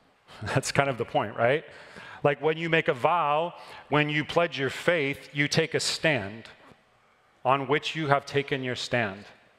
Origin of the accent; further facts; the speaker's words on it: Midwest, United States; People drive cars around here that I never thought I would ever see in my life when I grew up in the Midwest.